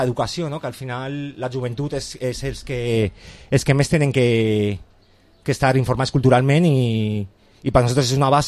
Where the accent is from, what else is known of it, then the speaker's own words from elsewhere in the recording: Benicàssim, Valencian Community, Spain; also born or lived in Madrid; És el meu poble, on jo m'he criat, i el que estimen tota la meva força.